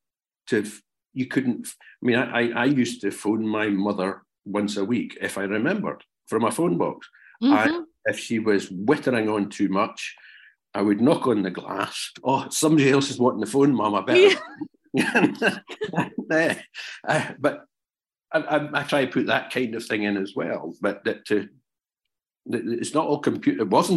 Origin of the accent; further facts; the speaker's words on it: Scotland, United Kingdom; It's not me, but I grew up in Fife.